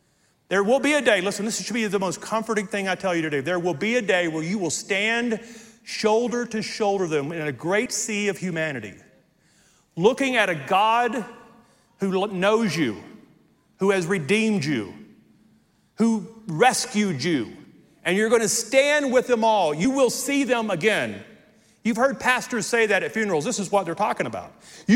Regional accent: Logansport, Louisiana, United States; I grew up in Logansport, Louisiana, south of Shreveport on the Sabine River. It is very remote.

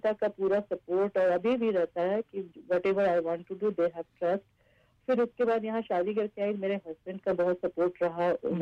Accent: Jharkhand, India; moved away as an adult; now in Canada; भारत झारखंड, जो पहले बिहार हुआ करता था।

